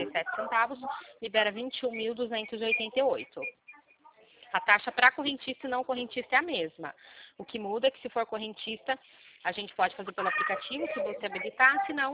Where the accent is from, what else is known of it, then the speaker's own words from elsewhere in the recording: Limeira, São Paulo, Brazil; eu sou daqui de Limeira.